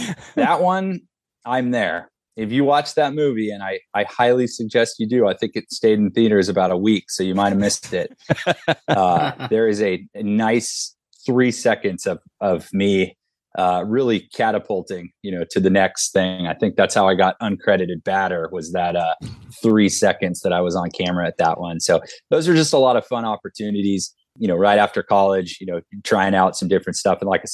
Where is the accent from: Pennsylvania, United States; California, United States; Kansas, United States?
California, United States; And look, I'm from Southern California. I know nothing about surfing the Great Lakes.